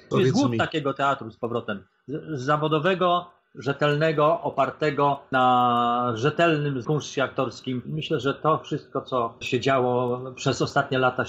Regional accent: Rzeszów, Subcarpathian Voivodeship, Poland; Ja jestem rodowitym rzeszowianinem, chciałem pojechać tam na święta.

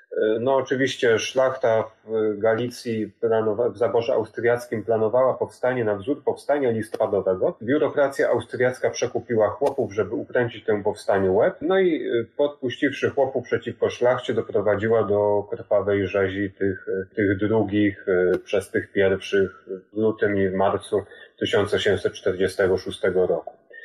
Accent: Dębica, Subcarpathian Voivodeship, Poland; Dębica, moje rodzinne miasteczko, znajduje się bardzo blisko Smatrzowej

